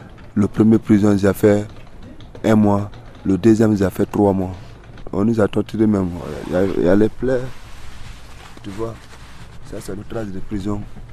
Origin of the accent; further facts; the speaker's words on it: Guinea; Je suis de la Guinée. D'accord. La Guinée-Conakry.